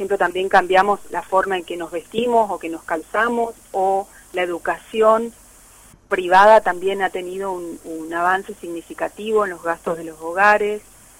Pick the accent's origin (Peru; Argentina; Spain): Argentina